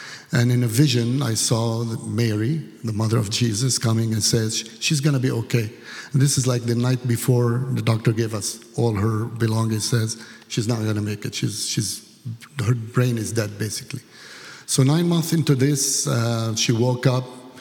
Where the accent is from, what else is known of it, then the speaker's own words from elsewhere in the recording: Lebanon; I'm Lebanese. So I was born in Lebanon in a Christian family.